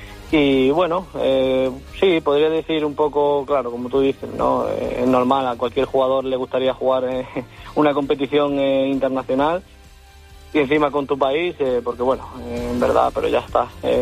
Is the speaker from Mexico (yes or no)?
no; Spain; siendo español, te sientes muy orgulloso, ¿no?